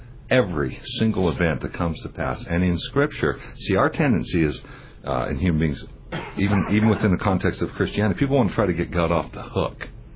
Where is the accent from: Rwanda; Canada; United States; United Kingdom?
Canada; I'm from Canada.